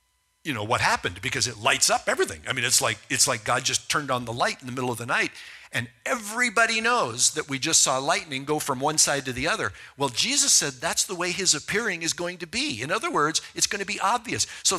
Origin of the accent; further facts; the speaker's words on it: Midwest, United States; Growing up in the Midwest, I saw lots of them